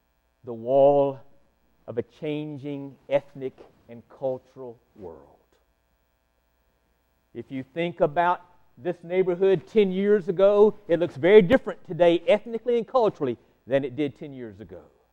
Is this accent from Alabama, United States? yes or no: yes; Alabama, United States; I grew up in Montgomery, Birmingham, Alabama, in the 1950s and 60s.